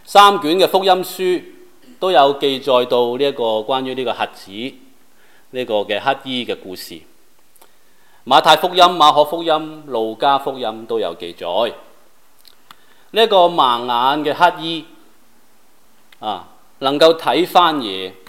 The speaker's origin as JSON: {"language": "Cantonese", "country": "China", "said": "不是我们中国人讲那种有求必应的"}